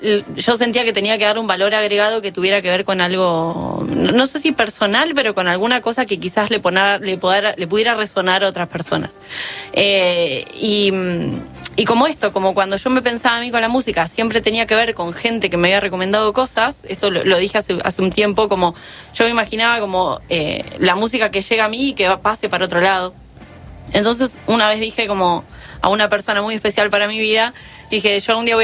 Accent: Mar del Plata, Buenos Aires Province, Argentina; Mar del Plata.

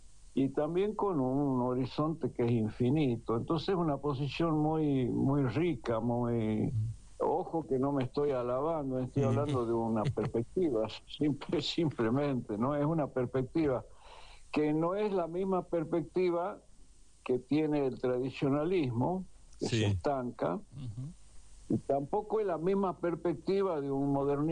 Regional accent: Tucumán, Argentina; Pero yo personalmente, como tucumano, digamos

